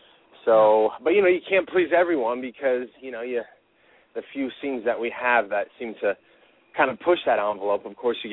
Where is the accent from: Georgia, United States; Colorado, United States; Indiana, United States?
Colorado, United States; moved away as an adult; also born or lived in Los Angeles / Montreal; now in Canada; No, I'm U.S. I'm from Colorado originally, and then I moved out to Los Angeles after I graduated high school, but I have spent a lot of time in Canada because my first series I had, that filmed in Montreal, so I was in Montreal for 4 years